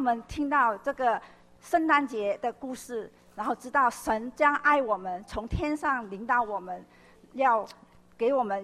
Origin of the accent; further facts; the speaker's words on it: China; now in West Palm Beach, United States; 最近这几天我特别想到我们中国人来到美国，来到这个 West Palm，